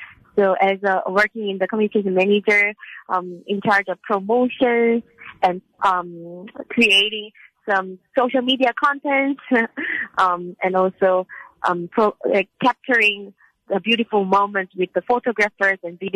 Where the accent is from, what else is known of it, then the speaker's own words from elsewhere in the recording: South Korea; English is a second language; So for me, I born and raised in South Korea.